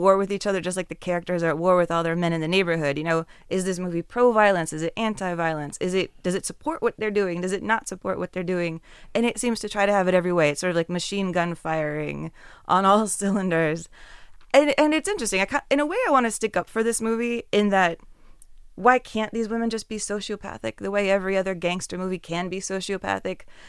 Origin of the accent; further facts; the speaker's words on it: Texas, United States; Sorry, I'm from Texas. I can't fake it.